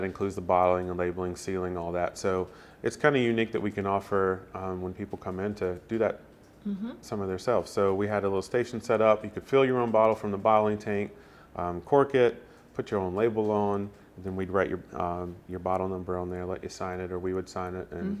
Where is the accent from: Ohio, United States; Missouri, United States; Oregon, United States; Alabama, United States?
Alabama, United States; now in Maryland, United States; Spent a year over in Korea and originally from Alabama. So I grew up in Alabama.